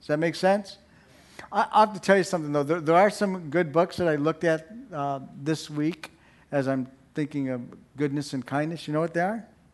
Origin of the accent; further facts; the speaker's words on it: Chicago, Illinois, United States; being an ex-Catholic Italian from Chicago. Now, I'm still Italian and I'm still from Chicago, but I'm an ex-Catholic.